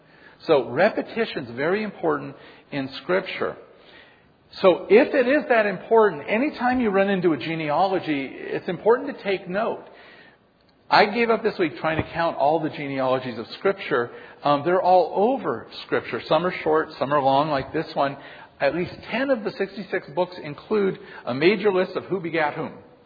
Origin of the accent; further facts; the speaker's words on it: California, United States; It just went by me because I'm from California.